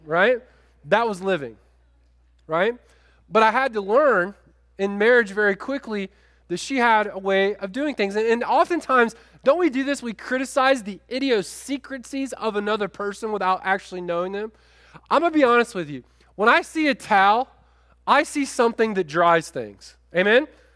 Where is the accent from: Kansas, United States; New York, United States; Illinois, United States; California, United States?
Illinois, United States; Chicago; And so I grew up in Chicago, but I have a tendency to be, I'm a type A kind of guy